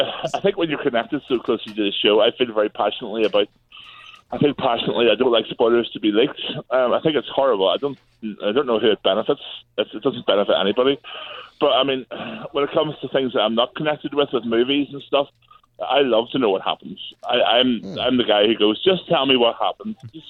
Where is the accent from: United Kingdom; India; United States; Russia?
United Kingdom; Belfast, Northern Ireland; Well, I'm from Belfast, so I can't speak for Dublin.